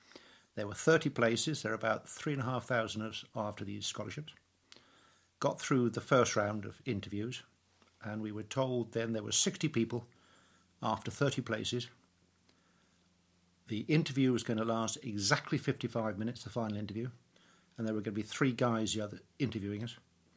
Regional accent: London, United Kingdom; I was brought up in London, strange enough.

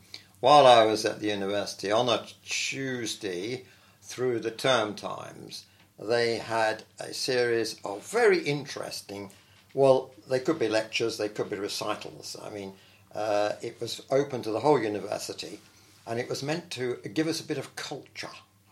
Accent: Dulwich, London, United Kingdom; born there; I was born in Dulwich

